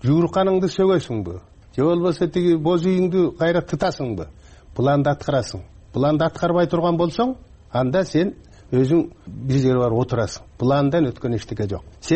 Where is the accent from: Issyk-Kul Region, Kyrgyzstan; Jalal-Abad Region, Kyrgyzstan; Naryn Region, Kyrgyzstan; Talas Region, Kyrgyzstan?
Naryn Region, Kyrgyzstan; Мен өзүм нарындыкмын да.